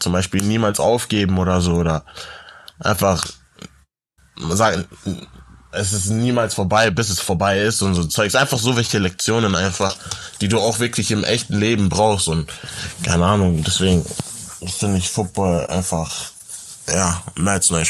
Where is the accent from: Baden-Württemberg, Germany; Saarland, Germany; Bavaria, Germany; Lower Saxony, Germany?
Bavaria, Germany; Munich; now in United States; Ich komme aus München, Deutschland natürlich.